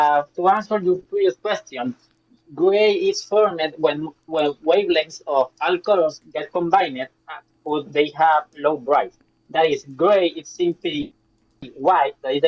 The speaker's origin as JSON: {"language": "English", "country": "Puerto Rico", "lives_now": "United States", "said": "Technically, I live in the United States, but I am from Puerto Rico."}